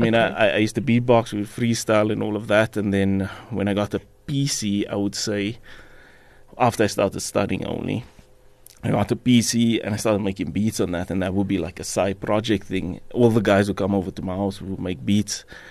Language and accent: English; Fleurhof, Gauteng, South Africa; also born or lived in Rivoli / Eldorado Park; I then ended up in an area called Fleerhof.